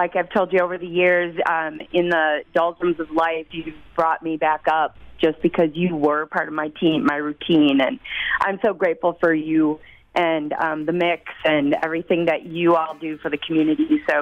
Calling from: Franklin, Wisconsin, United States; I'm calling from home in my kitchen, Franklin, Wisconsin.

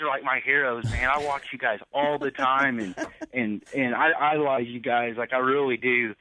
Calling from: Richland, Missouri, United States; I'm calling from Missouri, Richland, Missouri. It's a little small hick town in Missouri. It's so small.

